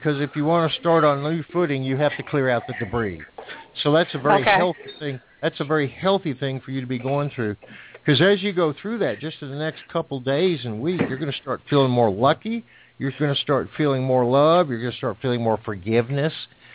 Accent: Plainfield, New Jersey, United States; born there; Tina, I was born in Plainfield, New Jersey.

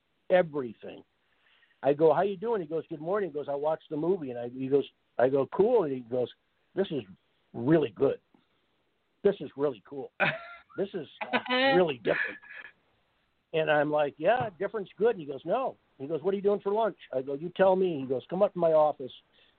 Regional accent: Kalamazoo, Michigan, United States; Made it in Kalamazoo, my hometown, my brother, my brother Mark, my friend Richard, you know.

